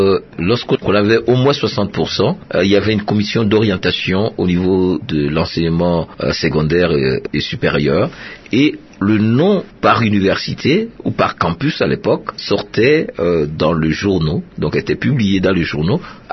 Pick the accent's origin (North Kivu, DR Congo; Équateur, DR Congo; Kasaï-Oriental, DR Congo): Équateur, DR Congo; Mbandaka; also born or lived in Boende; je suis arrivé à Mbandaka où je grandis et j'ai commencé mes études primaires à Mbandaka, à l'Athénée Royale.